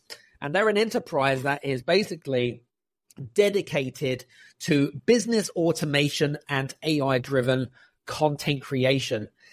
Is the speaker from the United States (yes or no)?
no; United Kingdom; we're from the same neck of the woods. He's British, I'm British.